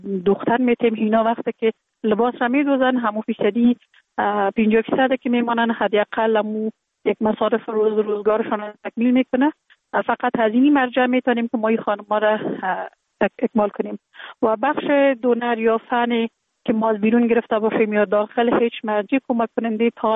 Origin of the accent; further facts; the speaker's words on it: Kabul, Afghanistan; born there; در کابل زندگی میکنم. در کابل متولد شدیم در سال 1363 در یک خانه اواده روشن فکر، خانواده که از جمله خانواده های اهل معارف کشور بودن متولد شدیم